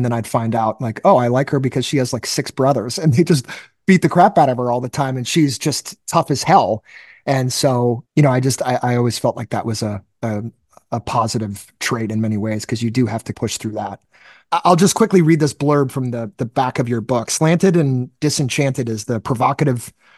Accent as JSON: {"language": "English", "town": "Boston", "region": "Massachusetts", "country": "United States", "tie": "born or raised there", "said": "because I'm nearby the neighborhood I grew up in Boston, I drive by his place"}